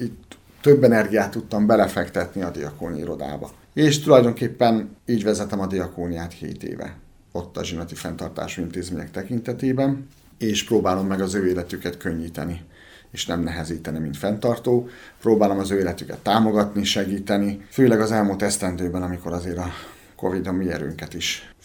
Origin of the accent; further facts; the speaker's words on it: Békés, Hungary; also born or lived in Körösnagyharsány; Édesapám Körösnagyhasányban kezdte lelkészi szolgálatát, én tulajdonképpen oda születtem. Utána Békésre költöztünk, onnan jöttem egyetemre, teológiára Debrecenbe